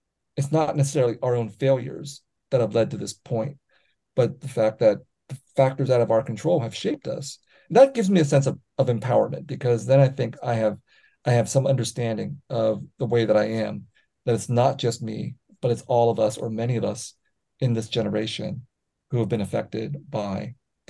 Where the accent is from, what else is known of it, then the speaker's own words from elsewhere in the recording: Buon Ma Thuot, Đắk Lắk, Vietnam; go to Vietnam again, go to my hometown, which I've never been back to, because my father said you can never go back to Ban Ma Thuột. Now it's called Buôn Ma Thuột